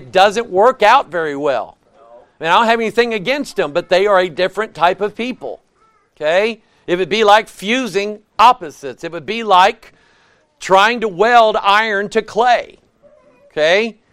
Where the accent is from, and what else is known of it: Arkansas, United States; born there